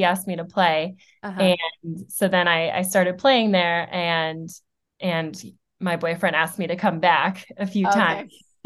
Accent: Connecticut, United States; now in Nashville, United States; I currently live in Nashville, Tennessee. I'm originally from Connecticut.

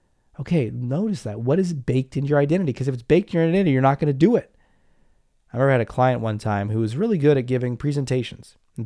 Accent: United States; even I grew up in the United States, even in the US.

